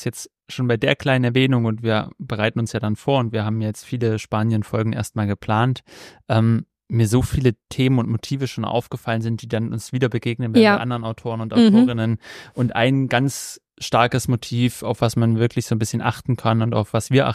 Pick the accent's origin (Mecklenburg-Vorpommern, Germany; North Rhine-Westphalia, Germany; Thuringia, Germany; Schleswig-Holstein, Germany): Thuringia, Germany; ich komme aus Thüringen und im Nachbarort reden sie schon ein bisschen anders.